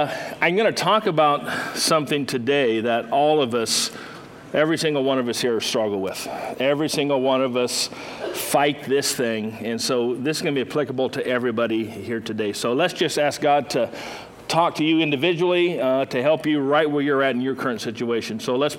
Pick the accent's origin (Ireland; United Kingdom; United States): United States; Bakersfield, California; we started off here in Bakersfield. This is my hometown.